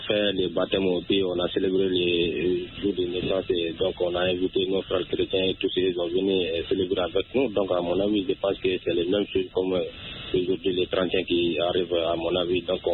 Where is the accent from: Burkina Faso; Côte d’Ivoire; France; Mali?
Mali; Sonikeni; Oui, effectivement, jusqu'à dans mon village natal à Sonikeni.